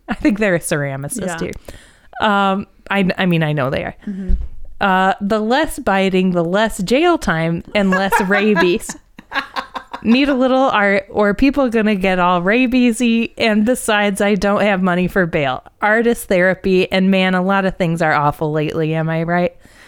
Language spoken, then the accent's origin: English; Ohio, United States; I'm from Ohio